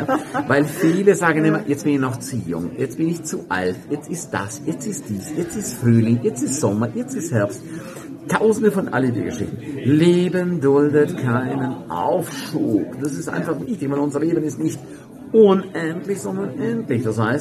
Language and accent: German; St. Moritz, Graubünden, Switzerland; in meiner Heimatstadt, in St. Moritz.